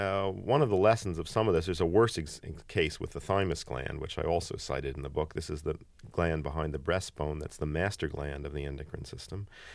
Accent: Philadelphia, Pennsylvania, United States; I'm now 45 and I grew up here in Philadelphia.

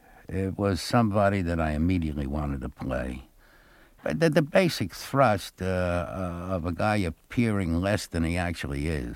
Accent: Ossining, New York, United States; I was born in New York City, and I believe I was born in Manhattan. I'm not sure, but I do remember vaguely moving to the Bronx. I lived outside near the Yankee Stadium. But at 5 years old, the family moved to Ossining.

